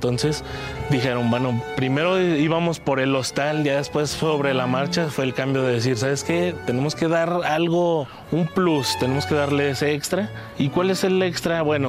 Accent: Zacatecas, Mexico; Mi familia, en realidad todos somos zacatecanos

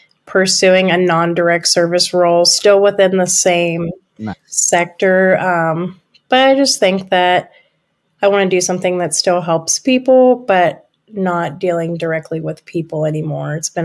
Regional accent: Hagerstown, Maryland, United States; also born or lived in Morgantown; I grew up in Hagerstown, Maryland. I had to move to Morgantown.

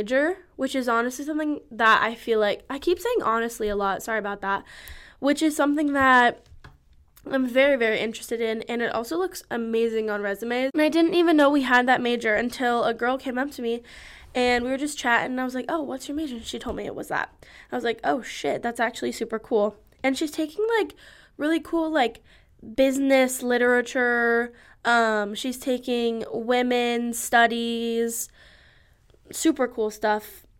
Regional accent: Los Angeles, California, United States; Hello. I am from Los Angeles. I'm from like Venice Beach, Santa Monica area. I just have like so many fond memories growing up there

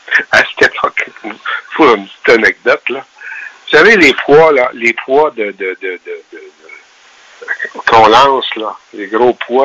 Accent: Ville-LeMoyne, Quebec, Canada; J'ai à Ville-le-Moine.

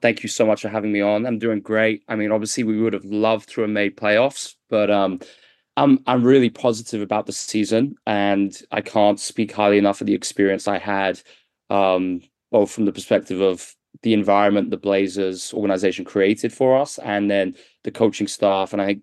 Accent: England, United Kingdom; moved away; So I'm from England originally, as the listeners I'm sure can tell with the accent.

